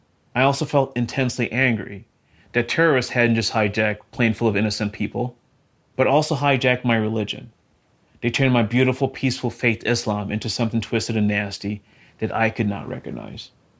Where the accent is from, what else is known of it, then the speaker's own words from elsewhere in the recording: United States; I'm an American Muslim of Nigerian descent, and growing up, my parents instilled in me the importance of community and serving others.